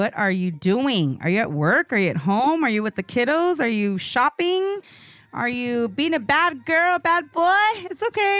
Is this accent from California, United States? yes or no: yes; Alhambra, California, United States; SGV stands for San Gabriel Valley. That's where I grew up. That's where I'm from. I'm from Alhambra.